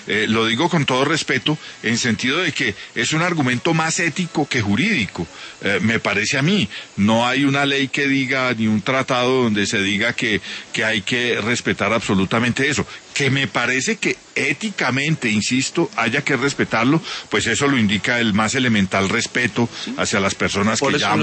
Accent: Colombia

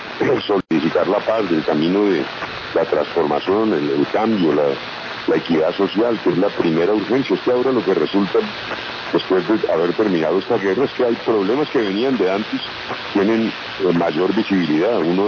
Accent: Colombia

